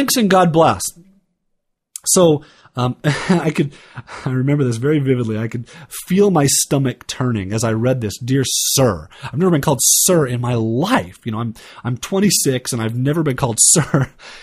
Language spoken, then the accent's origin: English; United States; I keep saying American because I'm American